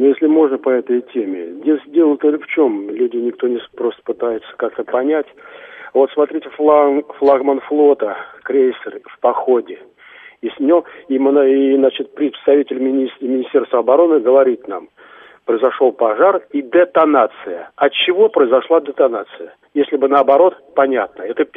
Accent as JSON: {"language": "Russian", "country": "Russia", "said": "Я россиянин."}